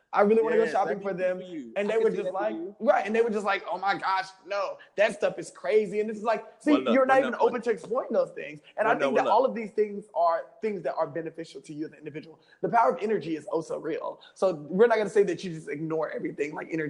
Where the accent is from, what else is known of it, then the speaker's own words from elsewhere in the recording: the South, United States; I think that growing up in the South and being in that religious state, you were never, you're never open to explore the possibilities of other things.